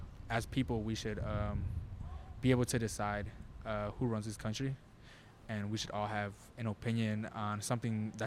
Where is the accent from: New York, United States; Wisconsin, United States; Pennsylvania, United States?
Wisconsin, United States; I'm from Wisconsin. I'm going to be voting here.